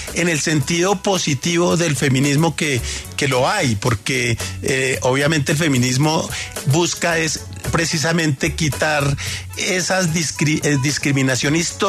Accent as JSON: {"language": "Spanish", "town": "Armenia", "region": "Quindío", "country": "Colombia", "tie": "born or raised there", "also_born_or_lived": "Bogotá", "said": "Yo nací en Bogotá, pero me llevaron muy pequeño a vivir a Armenia"}